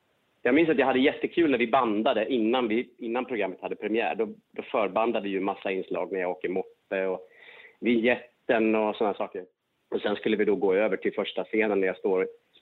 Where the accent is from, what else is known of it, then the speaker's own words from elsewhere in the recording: Falun, Dalarna County, Sweden; Jag kom ju från Falun från början.